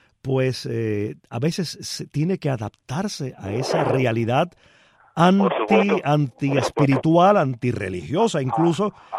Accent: Cuba; moved away; aunque yo haya faltado físicamente de Cuba durante muchos años, como todos ustedes ya saben, me siento parte de ese pueblo.

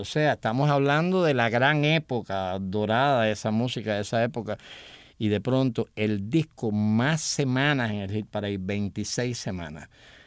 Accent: Santa Clara, Villa Clara, Cuba; los que tenemos la suerte de haber vivido en La Habana, sobre todo los que no somos de La Habana y nos acercamos a La Habana por la carretera central, porque yo soy de Santa Clara, repito.

